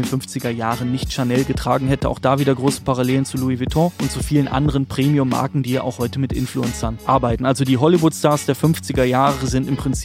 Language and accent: German; Düsseldorf, North Rhine-Westphalia, Germany; als hier in Düsseldorf der Lockdown vorbei war und man sich als Düsseldorfer wieder der Königsallee näherte